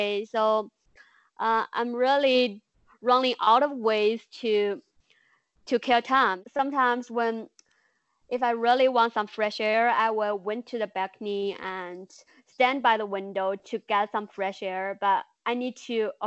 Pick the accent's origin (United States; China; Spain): China; Enshi, Hubei; When I first came back to Hubei, and Enshi, my hometown, I don't think people really take it that serious.